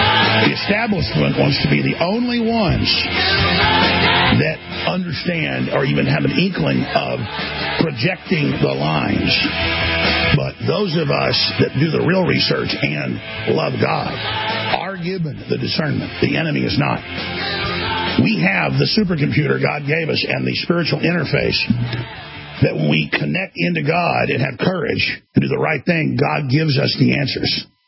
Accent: United States; I'm American, and I'm free, and I'm fighting tyranny.

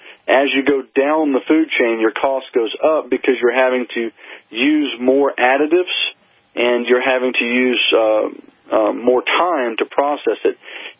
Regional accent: Louisiana, United States; You know, I come from a petrochemical background. Growing up in Southwest Louisiana, that's where most of the fuel for the country comes from. It's full of refineries. That's what they do. And so I had an upbringing in that environment.

